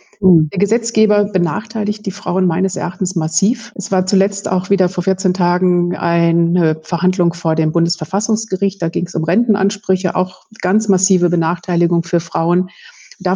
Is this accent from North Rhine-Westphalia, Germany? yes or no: yes; North Rhine-Westphalia, Germany; Mein Studium habe ich noch im schönen Münsterland absolviert. Ich stamme aus Westfalen.